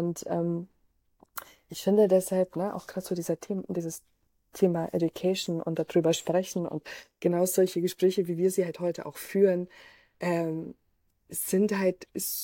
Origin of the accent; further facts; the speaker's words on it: Austria; also ich bin ja in Österreich zur Schule gegangen